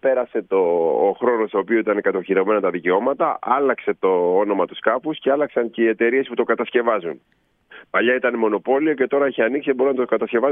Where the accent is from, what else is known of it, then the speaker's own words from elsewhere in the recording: Syros, South Aegean, Greece; Γιατί λόγω που είμαι από τη Σύρο.